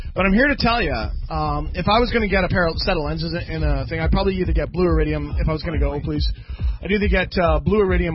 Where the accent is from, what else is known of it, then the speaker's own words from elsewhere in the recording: United States; Yeah, we don't do war crimes. We're American.